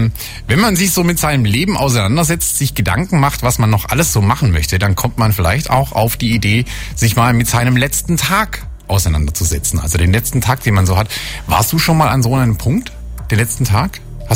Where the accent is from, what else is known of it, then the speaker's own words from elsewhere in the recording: Baden-Württemberg, Germany; Also für den Schwaben oder für uns Baden-Württemberger fängt ja quasi hinter Mannheim Südschweden an.